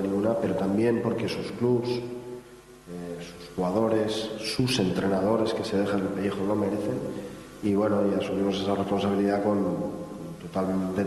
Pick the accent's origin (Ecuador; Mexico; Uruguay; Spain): Spain; Soy española